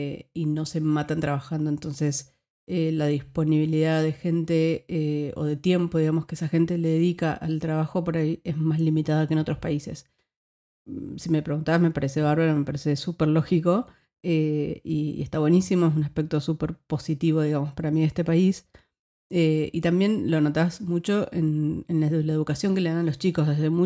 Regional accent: Argentina; now in Netherlands; algunos casos concretos de choques culturales que yo sufrí o de choque cultural que yo sufrí cuando me mudé de Argentina acá a Países Bajos.

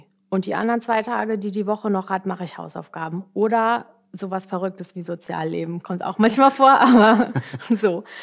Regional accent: Berlin, Germany; Naja, ich bin in Berlin geboren, aber dann im Vorort aufgewachsen, auch mit Garten und so.

